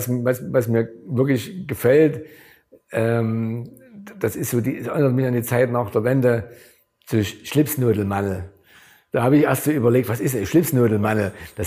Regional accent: Augustusburg, Saxony, Germany; Augustusburg, meine Heimat hier, ne, diese Silhouette.

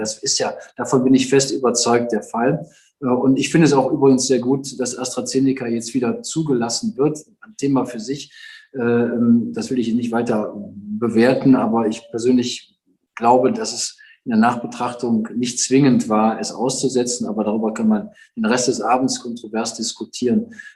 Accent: Rhineland, Germany; wir sind Rheinländer

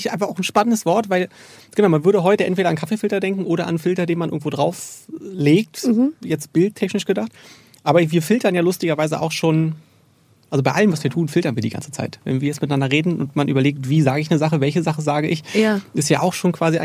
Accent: eastern Germany, Germany; Aus dem Osten.

